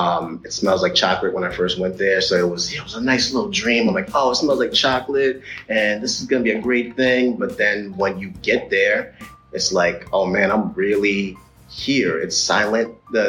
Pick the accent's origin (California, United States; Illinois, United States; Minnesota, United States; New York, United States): New York, United States; Staten Island; I was from Staten Island, New York, in the 90s. I don't know if you've heard of Shaolin, but … that's where I lived and that's where I tried to thrive.